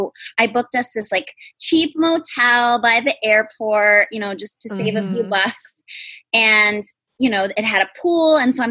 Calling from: New York, United States; I'm calling from upstate New York in the Finger Lakes.

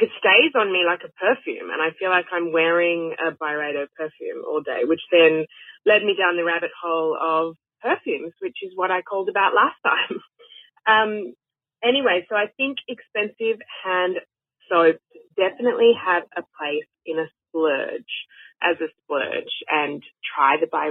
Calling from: Sydney, New South Wales, Australia; Hey guys, I'm calling from Sydney.

